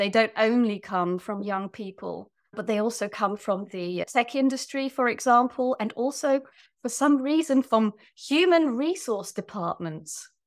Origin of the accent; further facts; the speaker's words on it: Tilburg, North Brabant, Netherlands; I grew up in the Netherlands, but with an English or a British mother, as you can hear from my accent probably. And I kind of grew up in an underprivileged neighborhood in Tilburg, which is in the south.